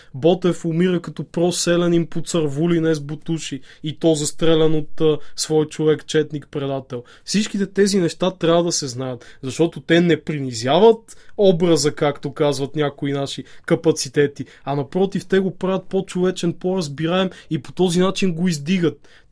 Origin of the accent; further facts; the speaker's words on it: Vratsa Province, Bulgaria; понеже съм от Врачанско